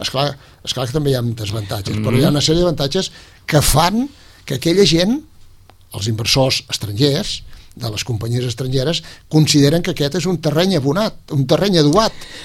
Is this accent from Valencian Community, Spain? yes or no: no; Catalonia, Spain; i me n'alegro profundament com a català, que Catalunya és una de les regions europees